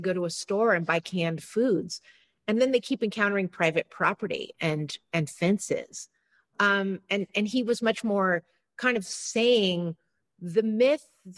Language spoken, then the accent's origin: English; San Francisco, California, United States; This is City Arts and Lectures, San Francisco based. And I grew up in the Sunset District, which is not very sunny, despite its name.